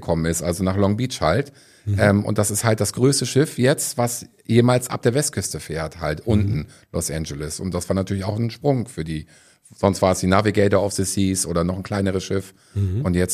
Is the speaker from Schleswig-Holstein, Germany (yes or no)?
yes; Kiel, Schleswig-Holstein, Germany; Ich komme ja nun aus Kiel und da sind auch einige Kreuzfahrtschiffe.